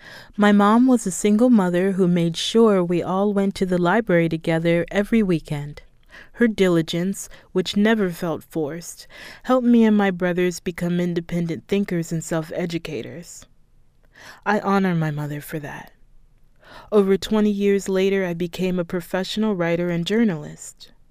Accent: Baltimore, Maryland, United States; I came back to my hometown of Baltimore in 2015 after the Baltimore uprising.

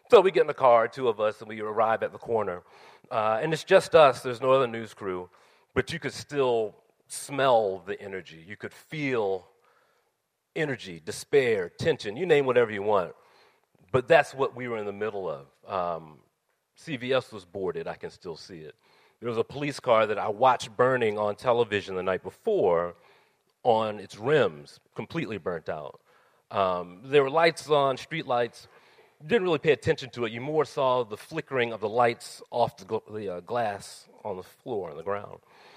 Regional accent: Baltimore, Maryland, United States; also born or lived in Milwaukee; Well, I'm from Baltimore, and I love the city.

